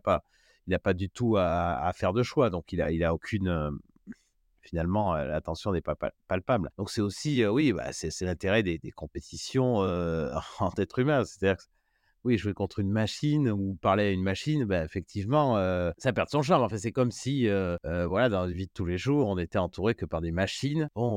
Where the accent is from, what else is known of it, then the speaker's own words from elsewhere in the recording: Paris, Île-de-France, France; Je parle en tant que Parisien, là.